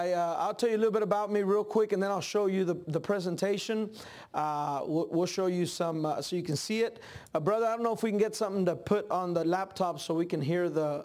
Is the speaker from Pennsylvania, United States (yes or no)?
no; Mesquite, Texas, United States; also born or lived in Dallas; I was born in Dallas, Texas, and as who said amen? We got a Texan here? No. But I grew up on the mission field.